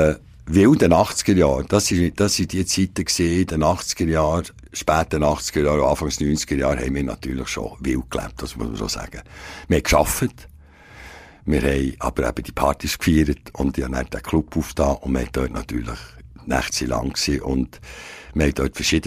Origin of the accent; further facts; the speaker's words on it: Bern, Switzerland; now in Biel, Switzerland; fast 30 Jahre Biel, oder? Ich sage, ohne nicht gebürtiger Bieler bin. Linzer, aber ich bin Seeländer